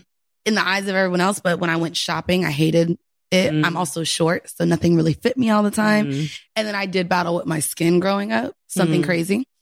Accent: Orlando, Florida, United States; Yes. I'm Jamaican and white.

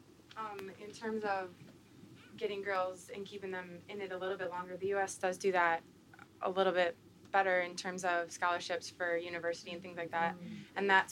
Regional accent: United States; someone that inspired me growing up in America, because volleyball was really big for me, was like the Kerry Walshes.

